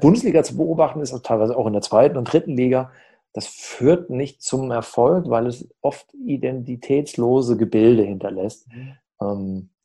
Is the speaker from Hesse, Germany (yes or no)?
yes; Hesse, Germany; Ich kenne das auch aus den hessischen Dörfern, wo ich groß geworden bin.